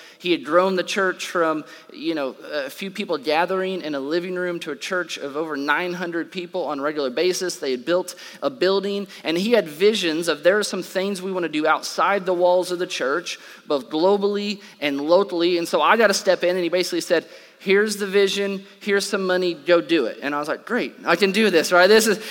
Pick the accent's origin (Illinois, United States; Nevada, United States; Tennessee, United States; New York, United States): Illinois, United States; I grew up in Illinois, and so me and my brothers have weird R names